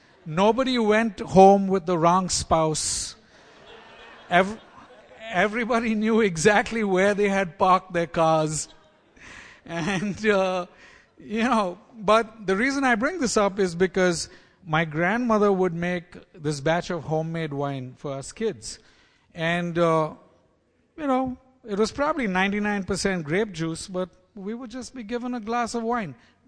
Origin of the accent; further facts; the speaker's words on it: Mumbai, Maharashtra, India; So I grew up in a fairly middle-class family in Bombay, India.